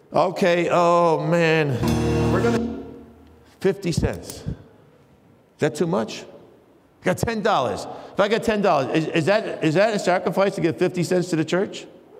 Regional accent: Queens, New York, United States; from Queens. You heard of … ? Well … from Queens

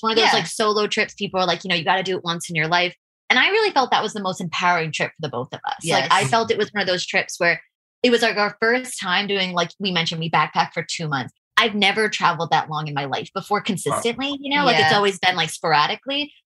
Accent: New York, United States; I know it's really cliche and because I'm from America, I'm from New York, but I really felt this sense of home.

